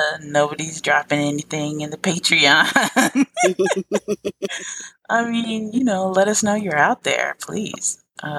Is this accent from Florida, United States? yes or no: yes; Florida, United States; I'm from Florida. I'm not from Miami, but I'm a black woman from Florida.